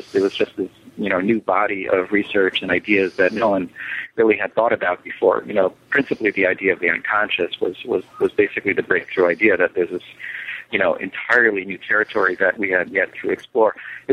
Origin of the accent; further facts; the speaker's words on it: New York City, New York, United States; now in Miami, United States; I live in Miami most of the year, but I spend summers in New York City. And I grew up in New York